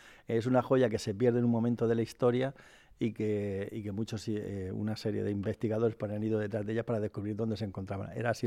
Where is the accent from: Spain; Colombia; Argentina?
Spain; Valencian Community; cómo somos los españoles, de ese mundo mágico en el que nosotros nos movemos. Y, por ejemplo, la cultura nuestra valenciana del fuego